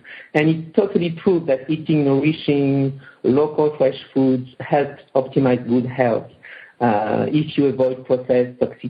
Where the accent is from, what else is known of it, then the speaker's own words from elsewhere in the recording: Aurillac, Auvergne-Rhône-Alpes, France; English is a second language; being French and born and raised in France